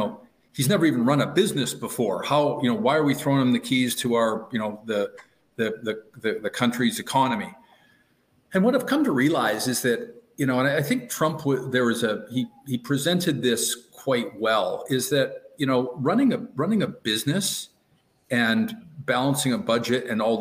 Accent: Alberta, Canada; also born or lived in Saskatchewan; So, you know, I was born in Saskatchewan, raised in Alberta.

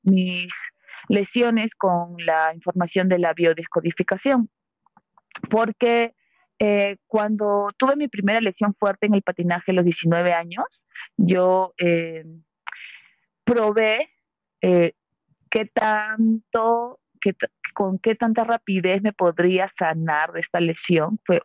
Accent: Lima, Peru; born there; Nací en Lima.

